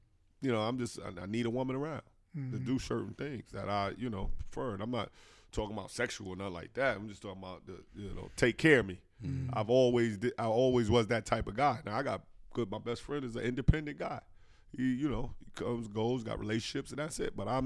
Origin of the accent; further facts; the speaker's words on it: New Jersey, United States; playing in my hometown, New Jersey, right. 23, 24 years old.